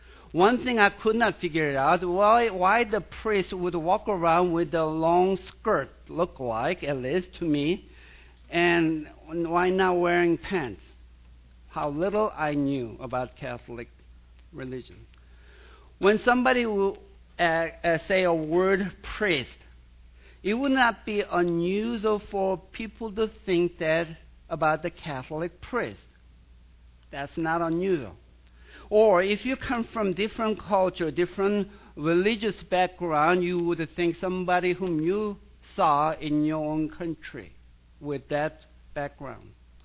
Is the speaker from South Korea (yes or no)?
yes; Seoul, South Korea; While I was growing up in Seoul, South Korea, almost half century ago, that sounds awful, but it is